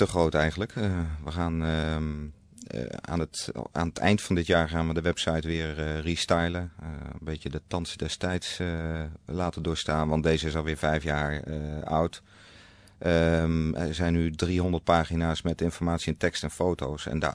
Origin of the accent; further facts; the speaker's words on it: Oosterbeek, Gelderland, Netherlands; Ik ben opgegroeid in Oosterbeek.